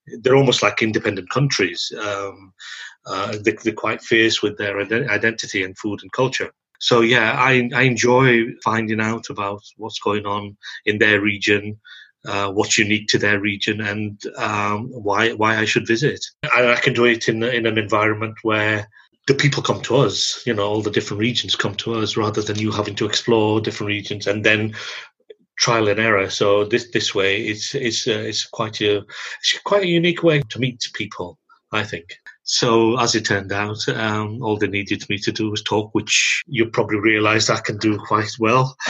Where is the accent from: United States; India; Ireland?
India; first language Punjabi; English is a second language; also born or lived in England; No. I grew up speaking Punjabi. Punjabi is my native language. It's spoken by my parents. And when I went to school, that's the first time I was exposed to English.